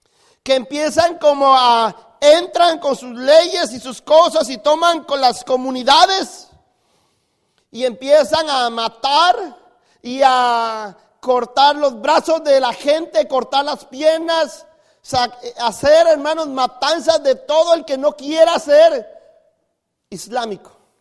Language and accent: Spanish; Costa Rica; now in United States; ¿Dónde hay semilleros de gente que quiera servir a Dios y ganar almas en mi país? Hermanos, estamos en una batalla hasta interna por servir en nuestro propio país.